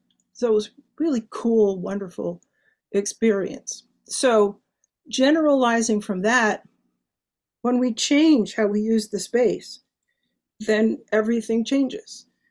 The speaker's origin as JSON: {"language": "English", "country": "United States", "said": "as an American, I couldn't go, as a Black woman, I couldn't go."}